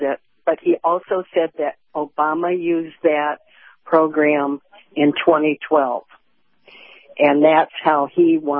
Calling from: Michigan, United States; Hi, Captain. … in Michigan.

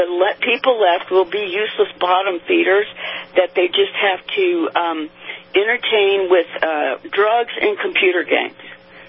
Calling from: St. Petersburg, Florida, United States; Good morning … from St. Pete.

